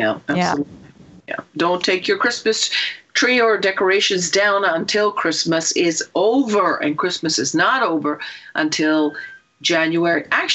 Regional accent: Italy; growing up in Italy, we did not have Advent wreaths.

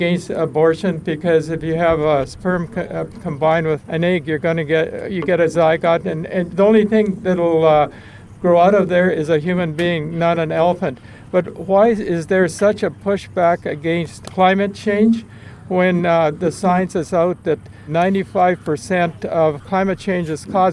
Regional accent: Edmonton, Alberta, Canada; I'm from Edmonton, Alberta.

